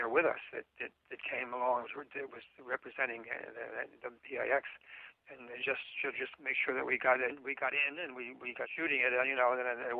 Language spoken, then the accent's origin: English; New Jersey, United States; born there; now in New York, United States; I live in New York. I was born in New Jersey